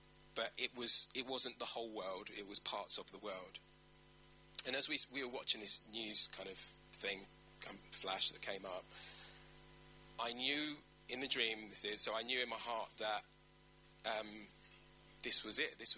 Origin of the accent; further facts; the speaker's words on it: Luton, East of England, United Kingdom; I come from Luton. We just lived in the town.